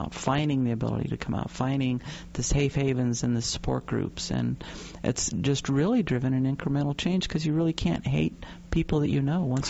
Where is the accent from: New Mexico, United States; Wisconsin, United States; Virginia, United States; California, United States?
New Mexico, United States; And for all those people out there, New Mexico is my home state. New Mexico is a state of the United States.